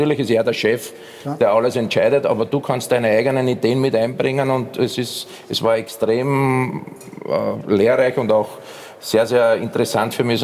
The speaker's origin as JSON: {"language": "German", "country": "Austria"}